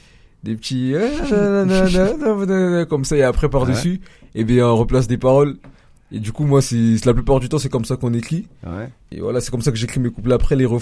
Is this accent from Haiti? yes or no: no; Toulouse, Occitanie, France; On est de Toulouse, Toulouse centre, en plein centre. Mais après, chacun vient un peu d'ailleurs.